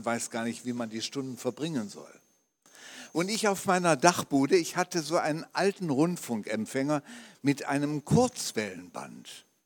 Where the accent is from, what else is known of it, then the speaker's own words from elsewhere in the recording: Wuppertal, North Rhine-Westphalia, Germany; Ich bin aufgewachsen in Wuppertal und das war ein richtig altes bergisches Schieferhaus.